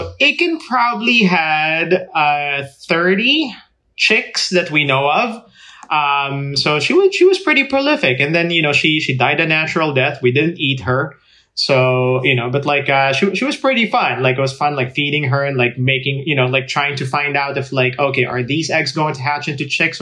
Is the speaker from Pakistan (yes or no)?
no; Philippines; moved away; the chicken farm came in like probably about like 12 years after I left.